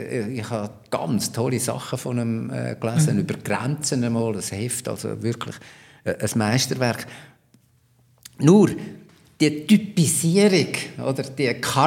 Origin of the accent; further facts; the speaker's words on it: Switzerland; Aber ich bin ein Schweizer, der da zuschaut.